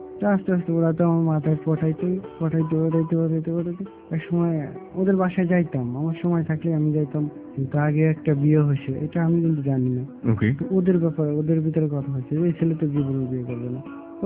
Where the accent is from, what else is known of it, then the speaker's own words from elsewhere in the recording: Dhaka Division, Bangladesh; born there; রাজবাড়ী জেলায়।